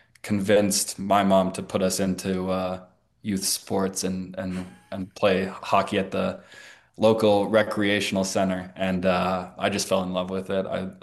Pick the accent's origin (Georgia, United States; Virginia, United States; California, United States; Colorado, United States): Colorado, United States; I grew up playing hockey. I grew up in Colorado.